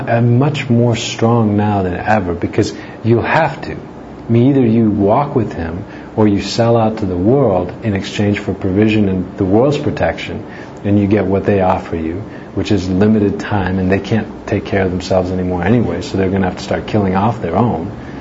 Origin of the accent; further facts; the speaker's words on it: Midwest, United States; The tornado in the Midwest where I grew up in the States, they have tornadoes all the time in the summertime